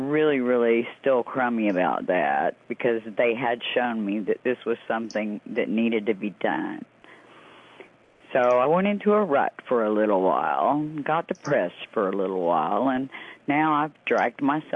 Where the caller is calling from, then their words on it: Okeechobee, Florida, United States; and I come from Okeechobee, Florida.